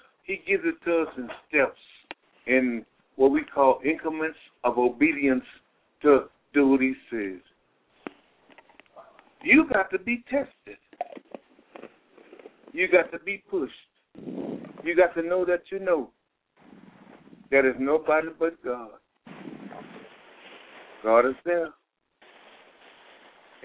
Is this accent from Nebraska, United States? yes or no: no; Texas, United States; No, I'm a Texan. I love the Texas attitude. I love what is happening in Texas.